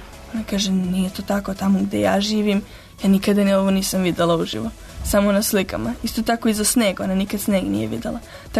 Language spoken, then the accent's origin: Serbian; Belgrade, Serbia; kako ću ja živati u Beogradu kao jedna Beograđanka u kojoj sam, u gradu u kojem sam odrasla.